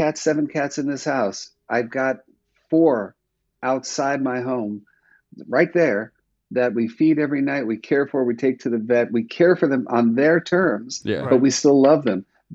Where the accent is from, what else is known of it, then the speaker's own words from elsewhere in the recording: Manhattan, New York, United States; Yeah, and you know, I'm a New Yorker. I don't know if you know that. But, Manhattan is real